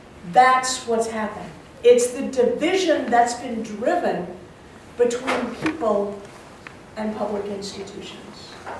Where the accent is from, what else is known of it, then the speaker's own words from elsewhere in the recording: Wisconsin, United States; I was raised in Adams County, which at the time I was there was the second poorest county in this state.